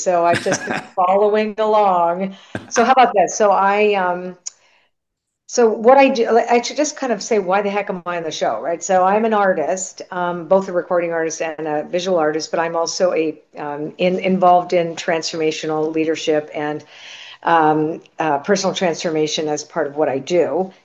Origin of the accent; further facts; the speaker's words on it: Canada; But that was very interesting because my parents were immigrants, where I'm Canadian.